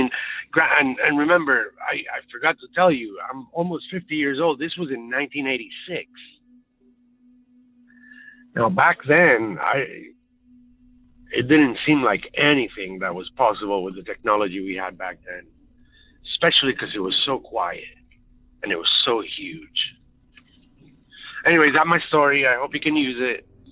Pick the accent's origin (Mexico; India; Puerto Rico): Puerto Rico; I grew up in Puerto Rico in the Caribbean.